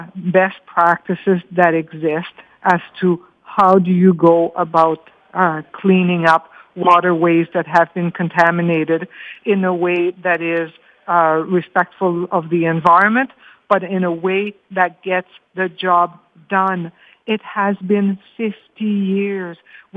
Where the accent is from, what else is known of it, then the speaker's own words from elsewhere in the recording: Sudbury, Ontario, Canada; I come from Sudbury. In Sudbury, we have seen what environmental disaster did.